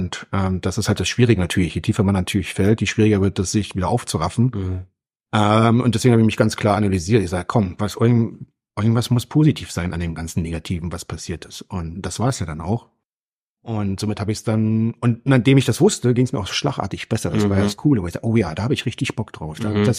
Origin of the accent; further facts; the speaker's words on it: East Germany, Germany; born there; Ich komme geboren im Osten, und von daher war das einfach mal so ein Reiz, auch mal im Ausland zu arbeiten.